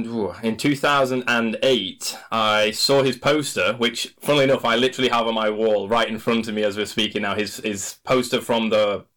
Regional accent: Doncaster, Yorkshire and the Humber, United Kingdom; I'm originally from Doncaster, a town in Yorkshire, in South Yorkshire.

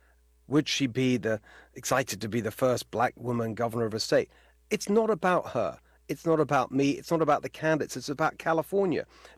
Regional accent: United Kingdom; now in United States; People will hear from my accent. I'm originally from the UK. My parents are actually Hungarian, but we moved here in 2012.

